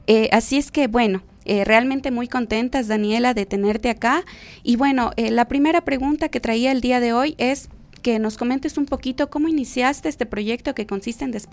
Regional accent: Loja, Ecuador; coterránea del lugar de donde yo vengo, de la ciudad de Loja.

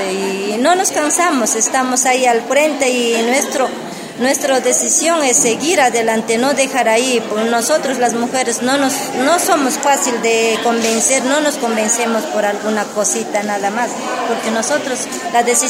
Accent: Ecuador; nosotros como pueblo ancestral, más que todo las mujeres hemos estado diciendo, todos somos ecuatorianos

